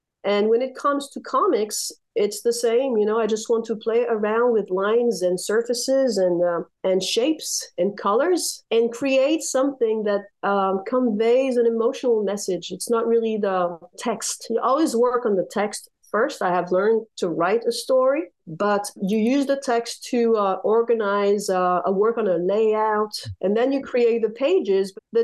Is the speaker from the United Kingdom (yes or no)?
no; France; also born or lived in United States; I was born in France, born and raised. I'm currently living in France. I spent a lot of time in the US as a teenager and an adult.